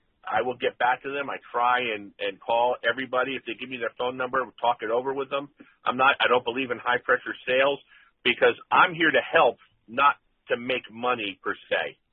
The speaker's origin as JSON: {"language": "English", "region": "East Coast", "country": "United States", "lives_now": "Kansas, United States", "said": "I came from the East Coast from technology. I'm a computer person. I moved out to Kansas, and I grew to love the agricultural lifestyle."}